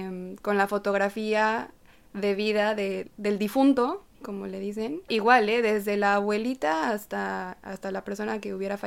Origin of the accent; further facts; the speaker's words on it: Veracruz, Mexico; soy de Veracruz, que está justamente en el Golfo de México, que tal vez no está en el otro extremo del país comparado con Tijuana, pero definitivamente son distantes el uno del otro.